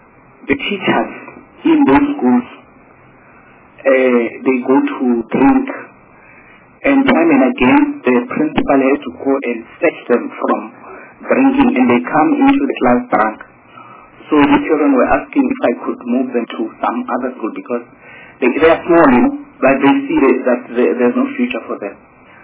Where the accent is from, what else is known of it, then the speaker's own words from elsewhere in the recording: Bushbuckridge, Mpumalanga, South Africa; Chairperson, I come from Bushbuckridge